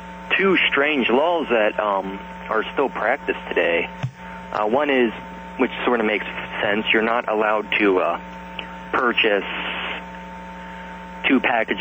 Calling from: Pennsylvania, United States; from Centre County, Pennsylvania.

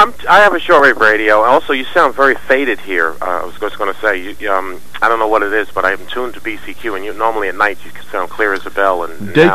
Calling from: Queens, New York, United States

